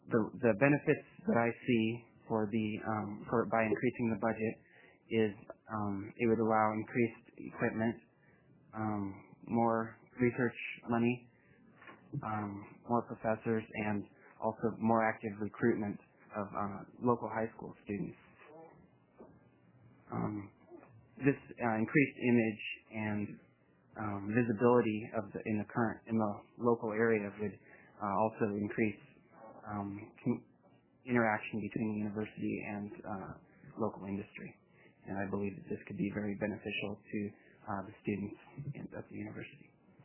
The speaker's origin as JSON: {"language": "English", "town": "Portland", "region": "Oregon", "country": "United States", "tie": "born or raised there", "said": "I grew up in Oregon and the Portland area. I attended Beaverton High School and graduated from there."}